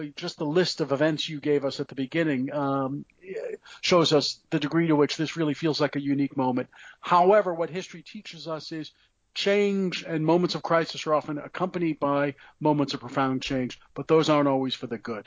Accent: United States; moved away; We are American citizens. We were raised in the United States. We are historians of the United States. We don't live in the United States.

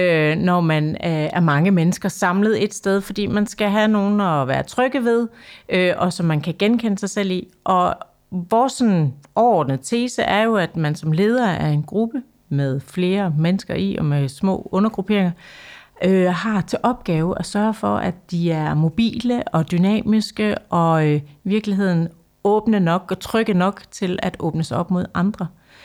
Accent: Hylke, Central Denmark Region, Denmark; Jeg er opvokset i Hylke, som ligger ved Skanderborg.

